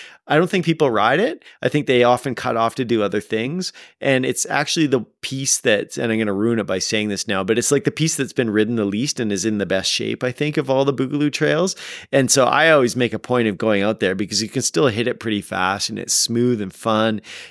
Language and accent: English; Hornby Island, British Columbia, Canada; I've lived here about 25 years, and I grew up on Hornby Island down in BC.